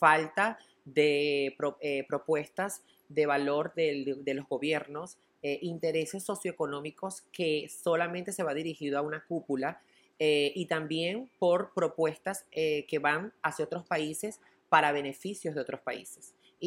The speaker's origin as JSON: {"language": "Spanish", "country": "Venezuela", "said": "tenemos la oportunidad de, como venezolanos, nosotros mismos levantarla. Por eso es que yo regreso a Venezuela"}